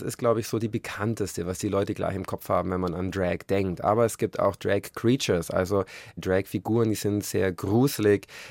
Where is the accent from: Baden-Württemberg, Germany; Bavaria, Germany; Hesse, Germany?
Bavaria, Germany; Kempten; auch in Kempten, wo ich herkomme